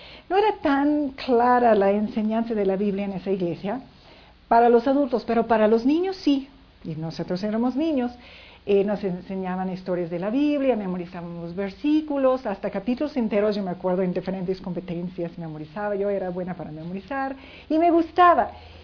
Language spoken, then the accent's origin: Spanish; United States; born there; obviamente. Nací, obviamente, en Estados Unidos, en una familia tal vez típica americana, clase media.